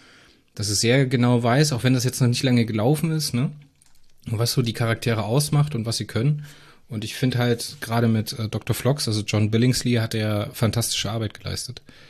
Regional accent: Rhineland-Palatinate, Germany; Bei uns im Hunsrück

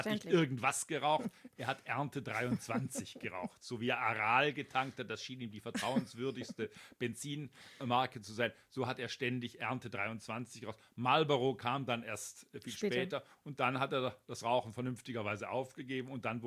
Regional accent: Heilbronn, Baden-Württemberg, Germany; in meiner Heimatstadt Heilbronn

